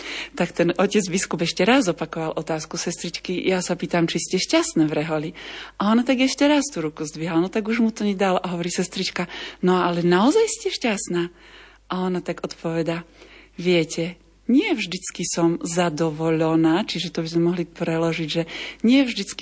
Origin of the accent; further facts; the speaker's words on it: Košice, Košice Region, Slovakia; now in Wrocław, Poland; Pochádzam z východu Slovenska, z Košíc